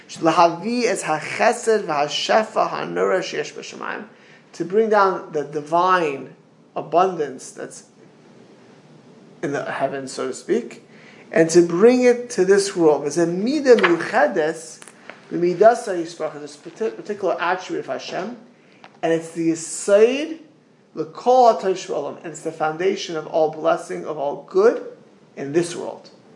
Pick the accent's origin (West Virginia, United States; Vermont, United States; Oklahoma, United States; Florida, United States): Florida, United States; Miami Beach; I grew up in Miami Beach. I knew where not to walk when I grew up.